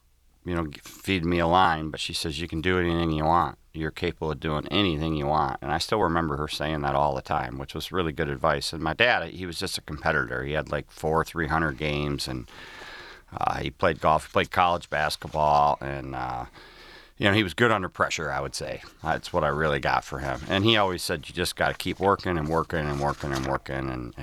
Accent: Lake Orion, Michigan, United States; Yeah, I grew up on the lake back when it wasn't known as like really nice living. Now all those homes on Lake Orion are million-dollar homes.

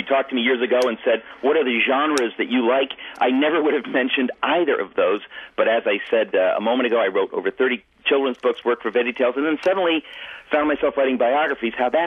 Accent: New York, United States; accent: New York; they allowed me to goof around and use my New York accent.

